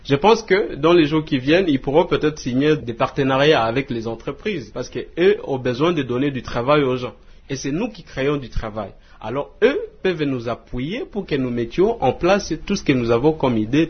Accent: Isiro, Haut-Uélé, DR Congo; quand j'ai fini les études, je suis rentré à la maison, ici chez nous, à Issiro.

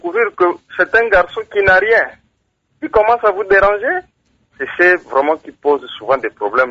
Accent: Kongo Central, DR Congo; Surtout chez nous, au Bas-Congo.

